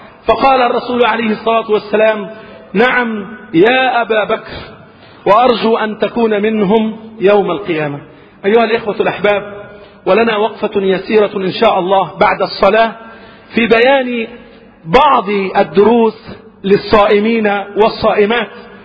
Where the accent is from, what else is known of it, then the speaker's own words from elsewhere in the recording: Egypt; وعن بلاد الإسلام عامة، وعن بلدنا مصر خاصة يا رب العالمين.